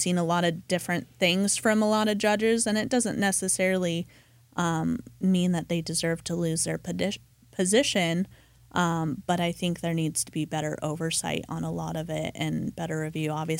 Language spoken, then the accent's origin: English; Colorado, United States; I grew up in Colorado, so I guess I'm a little biased on that front